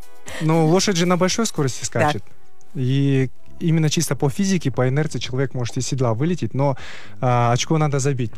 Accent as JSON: {"language": "Russian", "country": "Kyrgyzstan", "said": "Ну вот издавни и мы, кыргызы, и американцы, ковбои, мы два народа, которые на лошадях, да?"}